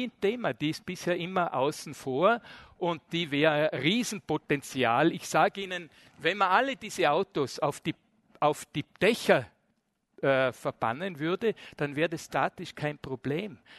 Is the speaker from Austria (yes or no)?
yes; Bregenz, Vorarlberg, Austria; Ich bin am Stadtrand von Bregenz aufgewachsen, in dem, was man wahnsinnig übertrieben Villengebiet nennt, weil das sind keine Villen, das sind relativ billig, einfache Baumeisterhäuser in Bregenz.